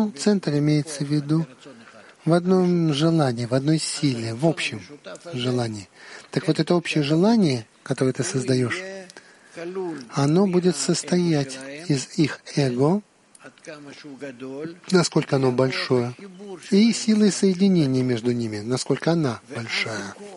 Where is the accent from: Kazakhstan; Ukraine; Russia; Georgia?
Georgia; я рос в Грузии, у нас была синагога.